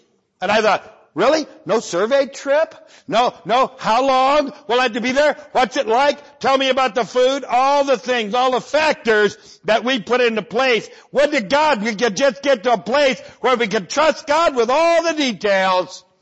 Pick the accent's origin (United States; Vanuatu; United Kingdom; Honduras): United States; Ohio; I'm from Ohio. It's January. And I'm in San Antonio, Texas.